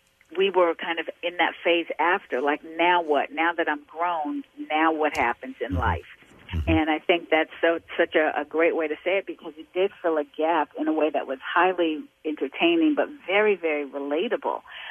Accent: New York City, New York, United States; I am from Harlem, so I am an uptown New York girl all the way

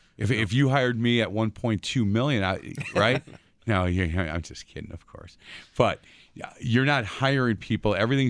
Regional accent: Ireland; I'm an Irish guy that can talk

